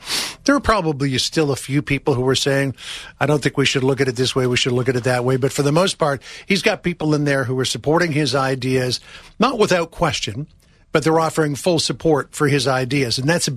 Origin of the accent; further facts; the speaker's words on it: Canada; Because literally, when I grew up in Canada.